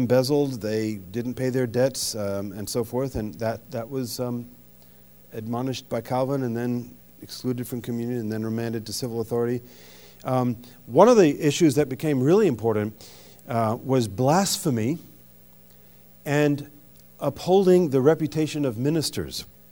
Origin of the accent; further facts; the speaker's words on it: France; When I was a young man growing up in France